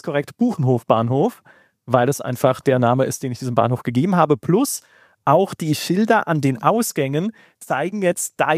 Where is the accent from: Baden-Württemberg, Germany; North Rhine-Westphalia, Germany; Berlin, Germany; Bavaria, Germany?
Baden-Württemberg, Germany; typischer alter Regionalbahnhof mit dem Wappen von Baden, meiner Heimat, auf der Fassade.